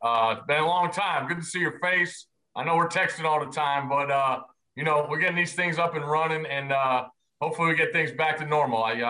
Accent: Connecticut, United States; you mentioned I grew up in Connecticut

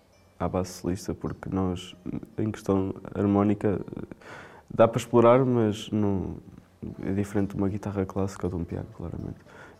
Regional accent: Coimbra, Centro, Portugal; eu primeiro sou de Coimbra, não é?

